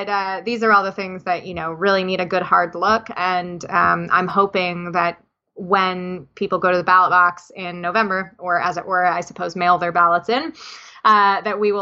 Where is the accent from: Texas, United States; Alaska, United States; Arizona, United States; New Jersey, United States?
New Jersey, United States; I mean, we can say Putin, but that just makes me sound like I'm from New Jersey, which I am.